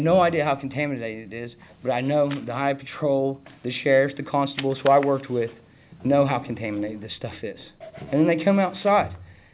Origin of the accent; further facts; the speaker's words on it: Oklahoma, United States; I'm from Oklahoma. You guys called me down here.